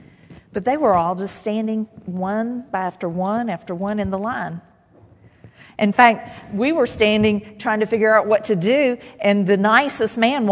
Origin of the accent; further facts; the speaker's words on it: United States; I know we're all, and I'm proud to be an American, you know.